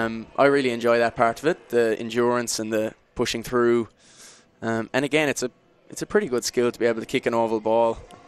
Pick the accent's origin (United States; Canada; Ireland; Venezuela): Ireland; County Kerry; I'm actually from a small country town in County Kerry.